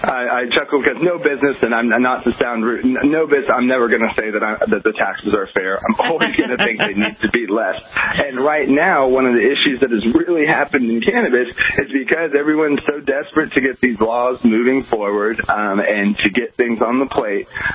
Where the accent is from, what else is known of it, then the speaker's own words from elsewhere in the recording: Oklahoma, United States; now in Los Angeles, United States; which coming from the Midwest, where I'm from Oklahoma, I've seen homeless.